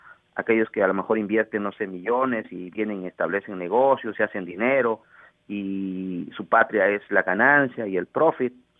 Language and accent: Spanish; Canada; Yo creo que soy de esos canadienses como del sótano, porque soy canadiense también